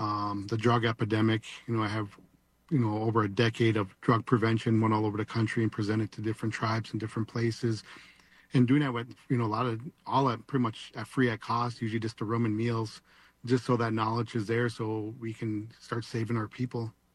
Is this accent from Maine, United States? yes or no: no; Cass Lake, Minnesota, United States; So I'm enrolled on Leech Lake. I grew up here in Cass Lake.